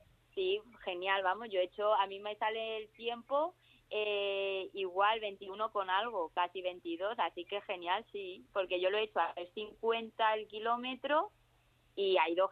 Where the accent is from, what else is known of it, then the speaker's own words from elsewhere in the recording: Madrid, Community of Madrid, Spain; somos españoles.